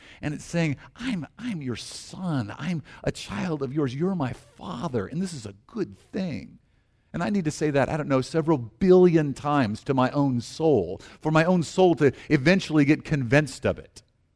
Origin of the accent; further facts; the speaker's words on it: the South, United States; I grew up in the South, and so frequently people would say, if they were in a need